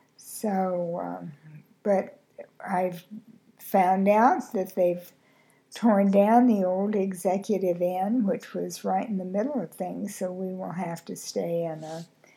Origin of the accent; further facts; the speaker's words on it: Kentucky, United States; As your listeners may know, that I'm from Kentucky